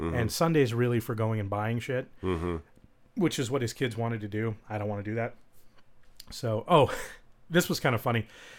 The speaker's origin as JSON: {"language": "English", "town": "Seattle", "region": "Washington", "country": "United States", "tie": "born there", "also_born_or_lived": "Idaho / Spokane", "said": "I was born in Seattle, but spent a lot of time in Idaho and Spokane and stuff like that."}